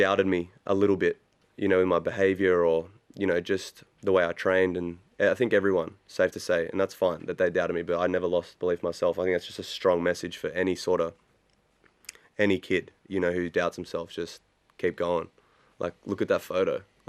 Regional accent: Canberra, Australian Capital Territory, Australia; I grew up in Canberra, the courts I trained on were horrible

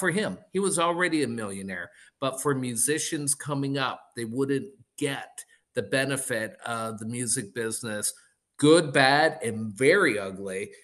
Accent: Canada; As a Canadian, I'm always happy for any of my old countrymen to go on and be as successful as they are.

